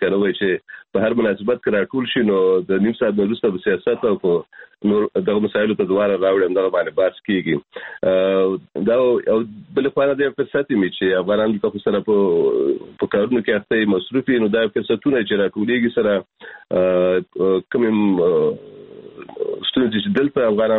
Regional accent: Kunar, Afghanistan; now in Germany; د کونړ راغلی یم، د کونړ خلک ډېر دي

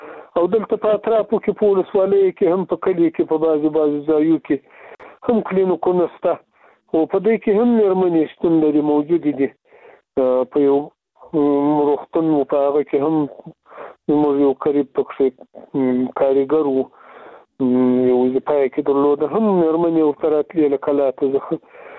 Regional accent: Afghanistan

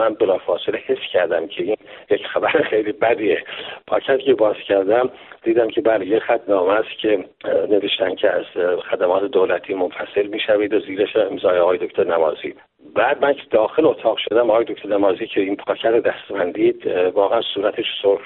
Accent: Iran; now in Canada; من دلم به حال وطنم ایران میسوزه

